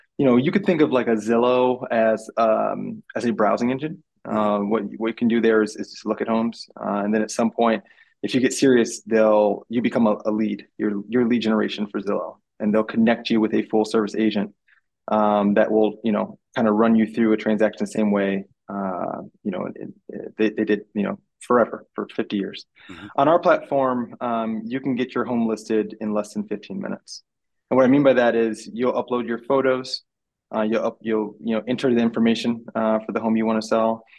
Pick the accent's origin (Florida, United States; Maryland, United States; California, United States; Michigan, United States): Michigan, United States; Detroit; I grew up just outside the Metro Detroit, the Detroit area. Grew up dreaming to become an automotive engineer.